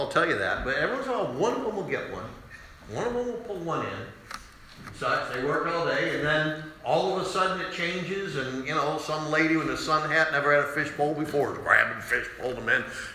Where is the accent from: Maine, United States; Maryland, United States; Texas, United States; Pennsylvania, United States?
Maine, United States; Machias; I grew up on the Ishaway Creek over in Machias.